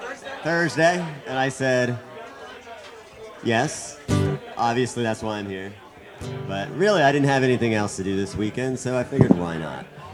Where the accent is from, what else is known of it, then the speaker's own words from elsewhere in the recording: Philadelphia, Pennsylvania, United States; I'm here from Philadelphia, not too far away.